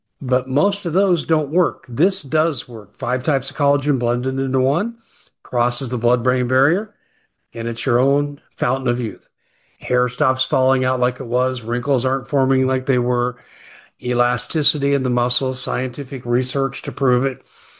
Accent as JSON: {"language": "English", "region": "Arizona", "country": "United States", "tie": "born or raised there", "said": "In my home state of Arizona, about 30, 35 miles from me, out in a remote region north of metropolitan Phoenix"}